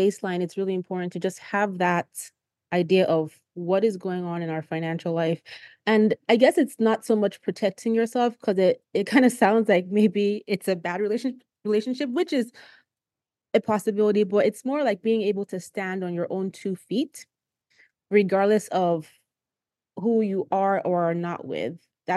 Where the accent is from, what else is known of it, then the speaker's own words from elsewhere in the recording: Nigeria; I'm from Nigeria